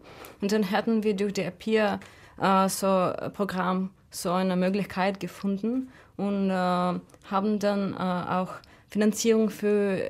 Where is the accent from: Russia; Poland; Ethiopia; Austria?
Russia; North Caucasus; moved away; ich komme eigentlich aus dem Nordkaukasus, wohne schon seit langem nicht mehr da.